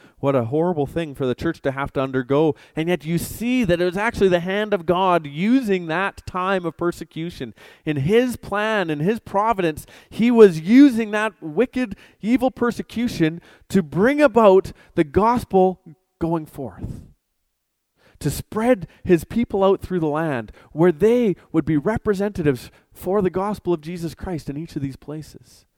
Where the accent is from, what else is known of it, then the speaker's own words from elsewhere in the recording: Campbell River, British Columbia, Canada; I grew up on Vancouver Island. Small town called Campbell River. It's a fishing town. It was a wonderful place to go out on the water and cast your line, and often called the salmon capital of the world.